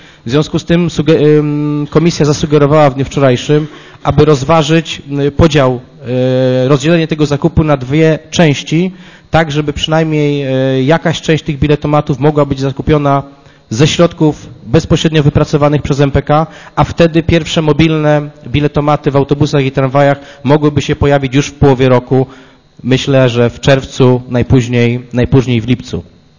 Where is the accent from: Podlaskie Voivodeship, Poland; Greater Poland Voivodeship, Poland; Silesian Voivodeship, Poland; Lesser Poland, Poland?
Greater Poland Voivodeship, Poland; Poznań; Proszę cię jako poznaniak, jako przewodniczący Komisji Budżetu i Finansów